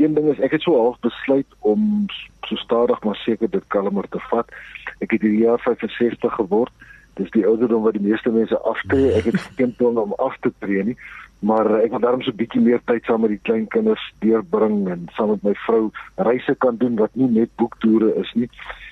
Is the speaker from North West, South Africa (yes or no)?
yes; Klerksdorp, North West, South Africa; also born or lived in Paarl; ek is in die Parel gebore, maar ek was 18 maande oud toe ons Klerksdorp toe is.